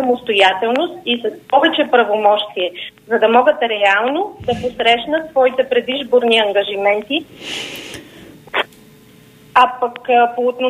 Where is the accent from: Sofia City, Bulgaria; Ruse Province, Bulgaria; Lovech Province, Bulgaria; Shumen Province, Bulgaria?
Sofia City, Bulgaria; Sofia; Защото аз съм укореняк в Столичани, родена съм в София